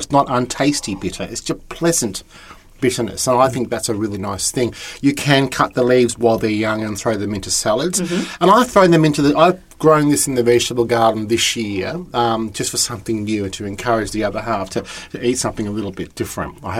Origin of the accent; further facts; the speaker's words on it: Victoria, Australia; growing up in Victoria, that's what I would see growing in the gardens and growing in the paddocks